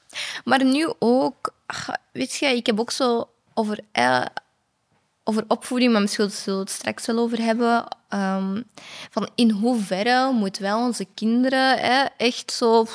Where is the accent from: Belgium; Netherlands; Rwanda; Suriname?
Belgium; Flanders; born there; Ik ben hier geboren, ik ben een Vlaming, ik ben Belg, dus...